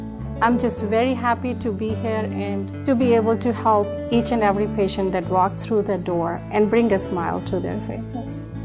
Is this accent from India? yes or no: yes; India; I grew up in India and then did residency in 3 different countries.